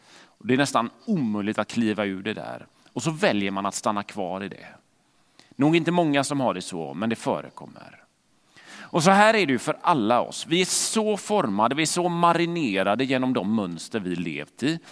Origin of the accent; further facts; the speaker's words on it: Gothenburg, Västra Götaland County, Sweden; Där jag växte upp i Fiskebäck i västra Göteborg och man träffade någon vuxen person som man inte kände